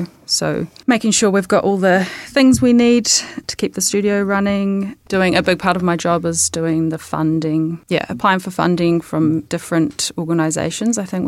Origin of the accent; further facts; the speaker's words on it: Dunedin, Otago, New Zealand; I grew up in Dunedin, grew up out on the peninsula, went to school here. After high school, I went to Wellington to study fashion design.